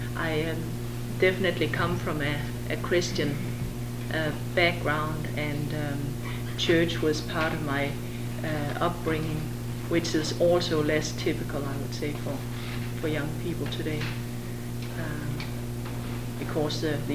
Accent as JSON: {"language": "English", "country": "Denmark", "said": "and I'll be talking about Denmark, my home country."}